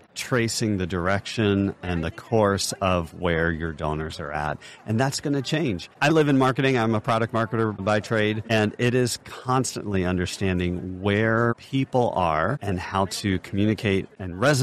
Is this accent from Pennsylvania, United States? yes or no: yes; Pennsylvania, United States; born there; now in Indianapolis, United States; I would say for somebody born an hour outside of Philadelphia and now lives in Indianapolis, this still feels like it's all like one big area.